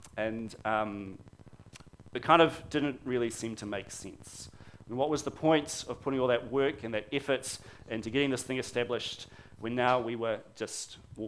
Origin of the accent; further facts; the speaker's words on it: Palmerston North, Manawatū-Whanganui, New Zealand; moved away as an adult; I did my my growing up in the mighty Manawatu. Palmerston North was my hometown. Got very fond memories of growing up there.